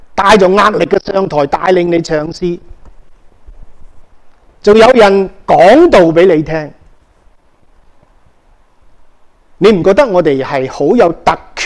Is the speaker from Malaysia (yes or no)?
yes; Malaysia; 大家知道我在马来西亚长大